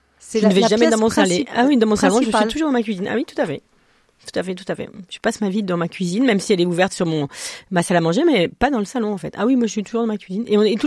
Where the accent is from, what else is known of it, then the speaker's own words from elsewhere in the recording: Bordeaux, Nouvelle-Aquitaine, France; Et comme j'étais de Bordeaux et j'avais fait des stages dans le vin